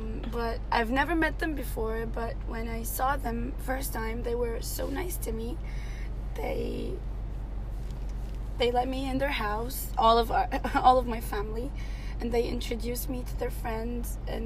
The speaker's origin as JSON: {"language": "English", "country": "Syria", "tie": "born or raised there", "second_language": "English", "said": "I'm from Syria originally. I was born and raised in Syria. I went to school there, and I actually lived in the war."}